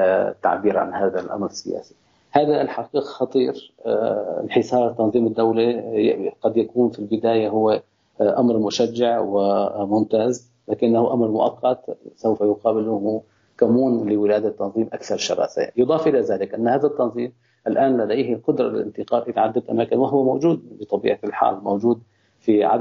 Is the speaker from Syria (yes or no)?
yes; Syria; فبالنسبة لي كسوري هذا الاستفتاء